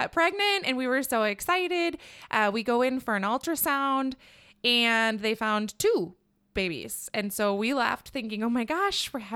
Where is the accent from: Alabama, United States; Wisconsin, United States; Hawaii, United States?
Wisconsin, United States; Waukesha; also born or lived in Chicago, United States; I grew up in Waukesha. I am now a single mom of four boys, raising her kids in the same neighborhood that I actually grew up